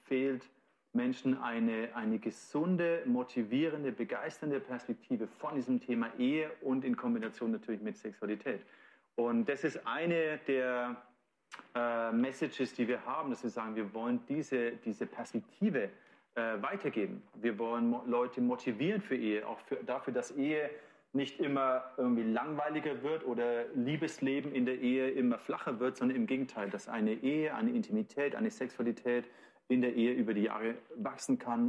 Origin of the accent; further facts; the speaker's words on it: Nuremberg, Bavaria, Germany; wir kommen aus dem wunderschönen Frankenland und wie du schon gesagt hast, ich bin dort aufgewachsen. Es ist meine Heimatstadt Nürnberg. Ich liebe diese Stadt. Ich liebe die Menschen.